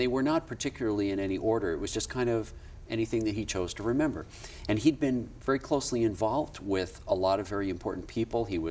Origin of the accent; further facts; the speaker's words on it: Honolulu, Hawaii, United States; Okay, I was born in Honolulu. And I am happy to say I was born in the territory of Hawaii, not the state of Hawaii.